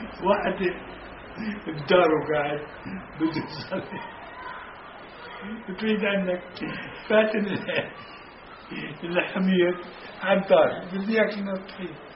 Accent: al-Mansi, Palestine; من قريتنا من المنسي الشارك

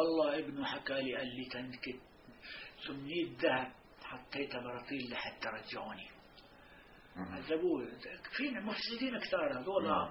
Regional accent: Zanghariya, Palestine; وانعزل عن الزنغرية، طلع من قريتنا على قرية ثانية تسمى السنينة من أجل البقر

